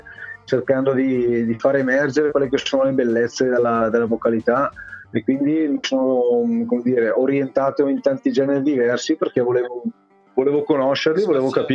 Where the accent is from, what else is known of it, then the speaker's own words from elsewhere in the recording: Lombardy, Italy; accent: Bergamasque; arrivo a 46 anni, abito in provincia di Bergamo, se magari un po' lo riconoscete il mio accento è questo